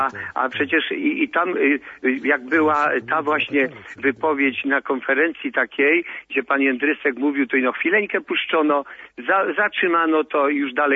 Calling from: Oświęcim, Lesser Poland, Poland; Ja pierwszy raz dzwonię, to może taki stremowany jestem z Oświęcimia

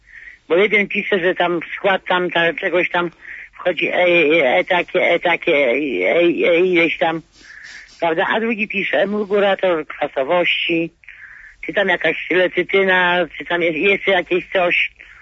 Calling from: Warsaw, Masovian Voivodeship, Poland; Ja nie jestem rolniczką … z Warszawy.

